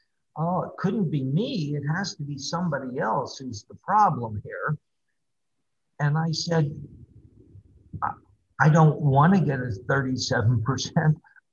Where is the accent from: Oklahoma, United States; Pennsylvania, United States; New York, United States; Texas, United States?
Pennsylvania, United States; Slippery Rock; I was born and raised in Slippery Rock, and there were not many Chinese people in the 1950s and early 60s in Slippery Rock, if any.